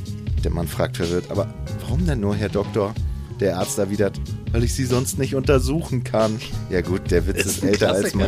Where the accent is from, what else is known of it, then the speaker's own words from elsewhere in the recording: East Germany, Germany; Leute, ich bin im Osten groß geworden.